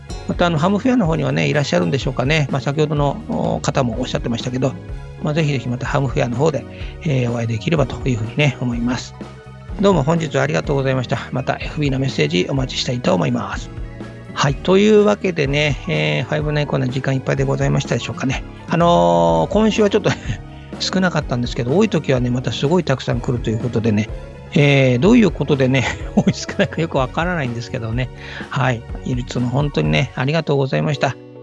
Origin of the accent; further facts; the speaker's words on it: Fukushima, Japan; 地元が福島ということで